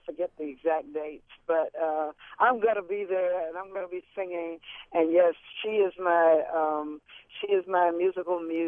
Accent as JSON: {"language": "English", "town": "Fredericksburg", "region": "Virginia", "country": "United States", "tie": "born or raised there", "said": "But in my hometown here in Fredericksburg, Virginia, during the summer of 1960, we sat in and we picketed."}